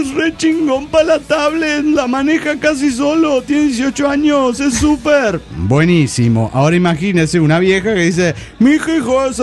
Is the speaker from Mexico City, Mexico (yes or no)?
yes; Mexico City, Mexico; del DF Mexicano.